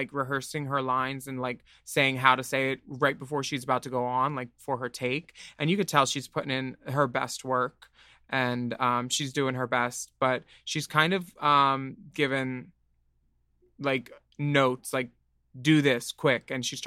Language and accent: English; New Jersey, United States; I'm from New Jersey. I say all the words.